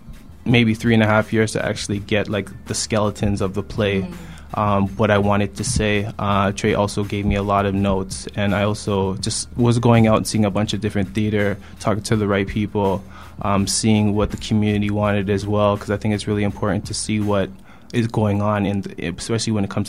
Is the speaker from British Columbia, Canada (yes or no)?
no; Toronto, Ontario, Canada; people think I'm from America, and it's just kind of like, is this a Brooklyn story? And I'm like, no, I'm from Toronto.